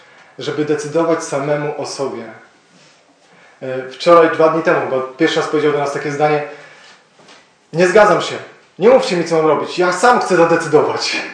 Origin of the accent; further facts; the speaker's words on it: Toruń, Kuyavian-Pomeranian Voivodeship, Poland; now in Podhale, Poland; nie pochodzę z Podhala, pochodzę z Torunia. I przez Jezusa Chrystusa, dzięki Niemu jestem na Podhalu. Przysłał mnie tutaj 12 lat temu